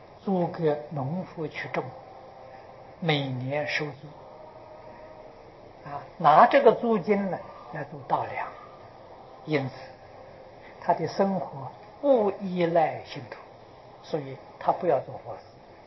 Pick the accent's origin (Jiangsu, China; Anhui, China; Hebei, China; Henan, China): Anhui, China; 我是安徽人，我们家乡步行到九华山要走一个星期，我们住在江边